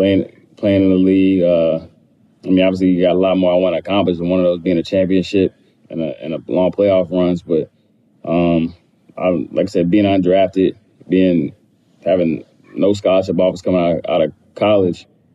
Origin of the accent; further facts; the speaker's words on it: Charlotte, North Carolina, United States; That's stuff both of us had to deal with our whole life growing up in Charlotte, being son of an NBA player who played there for 10 years.